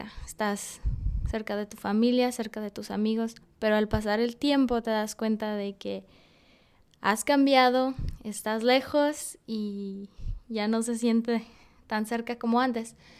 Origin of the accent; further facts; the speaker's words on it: Mexico; now in France; salir de mi estado, salir de mi país, salir de mi continente. Vengo de México y salí a Francia.